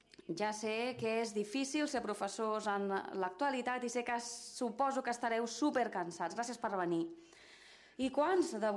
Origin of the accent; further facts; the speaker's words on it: San Francisco, California, United States; Catalan is a second language; now in Spain; Vinc de Califòrnia, San Francisco, i no havia vist la pluja en els últims 10 mesos.